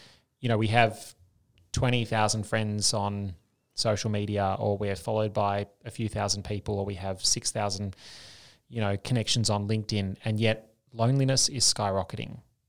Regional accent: Australia; particularly as an Australian. They love the accent.

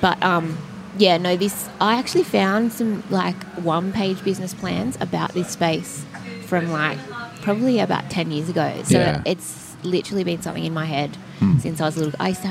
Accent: Sydney, New South Wales, Australia; So I'm from Sydney

